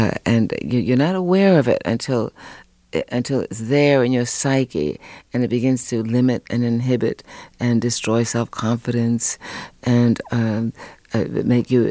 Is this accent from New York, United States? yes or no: yes; New York City, New York, United States; we lived in a very rich community and Harlem, I grew up in Harlem.